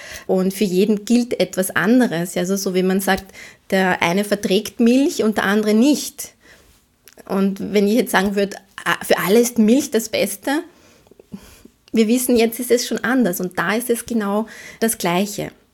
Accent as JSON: {"language": "German", "region": "Vienna", "country": "Austria", "said": "der passt ja gar nicht zu mir als Wienerin"}